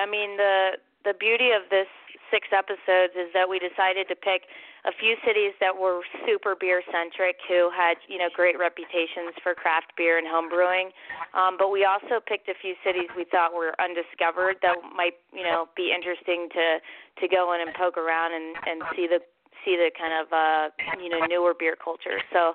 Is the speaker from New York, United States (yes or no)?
no; Virginia, United States; I'm from Virginia, and we need to represent the South.